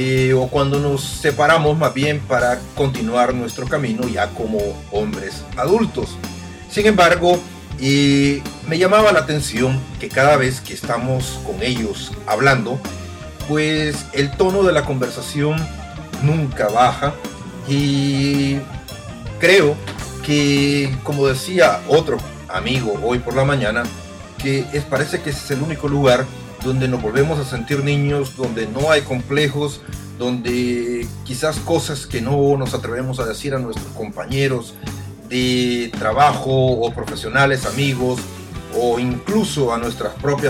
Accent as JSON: {"language": "Spanish", "country": "El Salvador", "tie": "born or raised there", "moved": "yes", "said": "hablando de El Salvador que es donde yo nací, donde tengo los mejores años de mi infancia y mi juventud"}